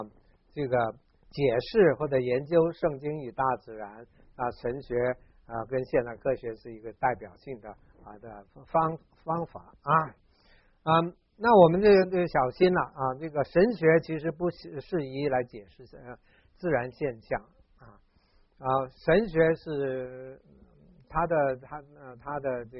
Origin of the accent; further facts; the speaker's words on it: Hong Kong; 虽然是从小学开始呢是在香港长大的啊，但是我们经济不好呢，我们是住在乡下，所以基本上我还是在山旮旯里面长大，经常是在山沟里面抓小虾抓鱼啊这样啊。